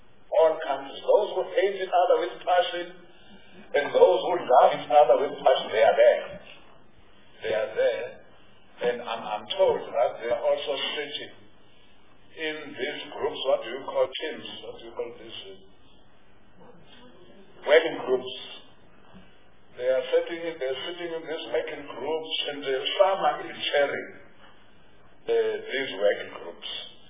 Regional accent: South Africa; English is a second language; What you say in English? I'm not English. I'm too much of a Zulu.

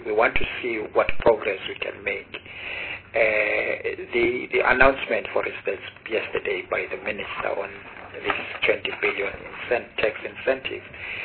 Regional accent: South Africa; and as a South African business community, I think we have chosen the route of engaging.

